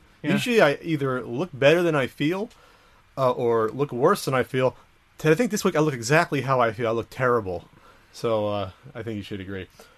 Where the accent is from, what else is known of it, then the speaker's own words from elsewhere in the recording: New Jersey, United States; hey, James, we're both from Jersey, both kind of filmmakers.